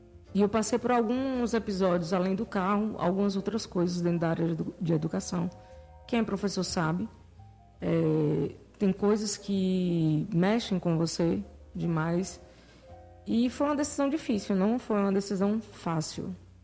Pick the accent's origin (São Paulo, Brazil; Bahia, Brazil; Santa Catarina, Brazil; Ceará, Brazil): Bahia, Brazil; Itapetinga; Eu vinha na minha cidade, que eu sou de Tapetinga, gente, eu não sou de Vitória da Conquista. Vitória da Conquista me abraçou. Eu vim trabalhar aqui no Senac.